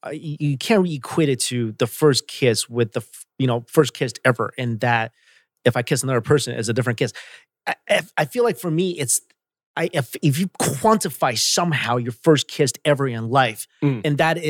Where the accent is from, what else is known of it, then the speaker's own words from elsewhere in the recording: New York, United States; I'm from New York and I went to Italy for pizza.